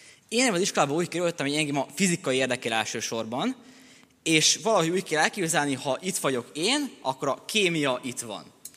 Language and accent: Hungarian; Kanjiža, Vojvodina, Serbia; born or raised there